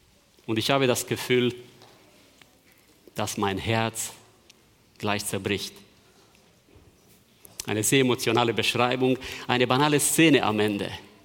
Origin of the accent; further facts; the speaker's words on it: Transylvania, Romania; in der dritten oder vierten Klasse in Siebenbürgen, in der Schule, wo ich groß geworden bin